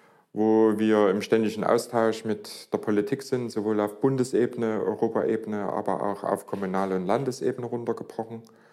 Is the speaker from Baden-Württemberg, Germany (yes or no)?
no; Leipzig, Saxony, Germany; born there; Bin gebürtiger Leipziger und ja, seit 1990 selbstständig